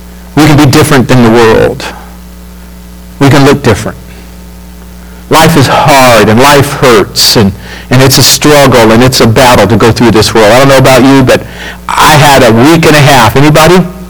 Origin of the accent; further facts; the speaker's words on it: California, United States; she goes, what's it like growing up in California when people don't go to church? It was really funny that she was saying the same thing I was, just in the other way.